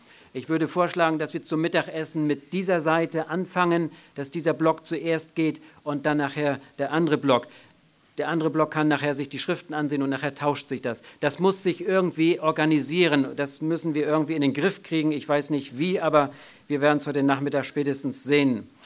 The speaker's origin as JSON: {"language": "German", "town": "Lübeck", "region": "Schleswig-Holstein", "country": "Germany", "said": "ich komme aus Lübeck"}